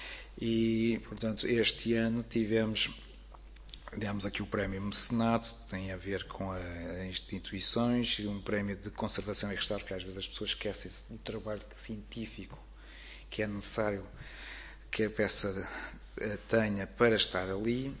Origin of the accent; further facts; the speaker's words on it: Vila Franca de Xira, Lisbon, Portugal; porque eu sou de Vila Franca de Xira